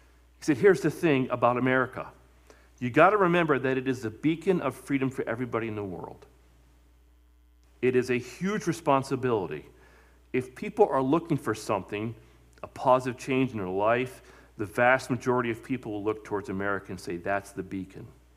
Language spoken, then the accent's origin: English; Ohio, United States; Obviously, you know I'm from Ohio. I know the Springfield area and so on.